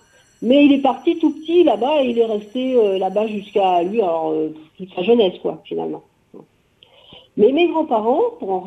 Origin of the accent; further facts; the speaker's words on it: Auvergne-Rhône-Alpes, France; also born or lived in Paris; je suis partie en Auvergne chez une nounou, parce qu'à l'époque, c'était très difficile d'avoir des nounous dans la région parisienne. Et jusqu'à ce que j'aille à l'école, en fait, je suis restée en Auvergne.